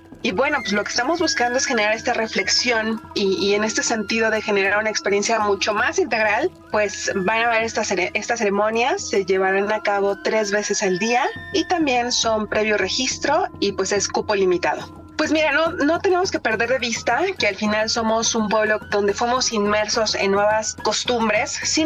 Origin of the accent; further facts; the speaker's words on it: Mexico; este sentido de identidad como mexicanos y sobre todo como mexicas